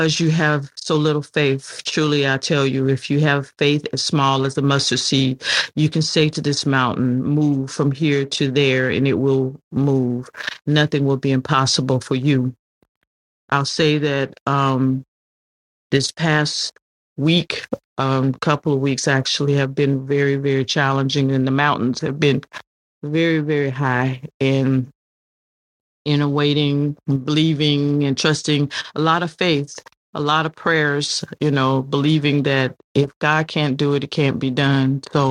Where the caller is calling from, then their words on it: Roswell, Georgia, United States; I'm here from Roswell, Georgia, northern suburbs of Atlanta.